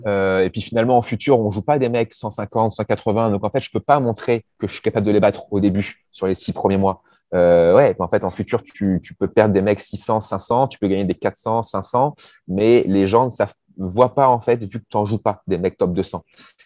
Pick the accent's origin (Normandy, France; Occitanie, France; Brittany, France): Normandy, France; je suis normand.